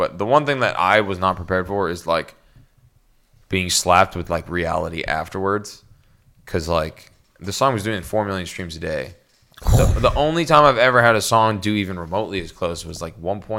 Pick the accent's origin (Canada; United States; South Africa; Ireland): Canada; do I look that inviting to have like a really like open conversation about politics that I'm Canadian?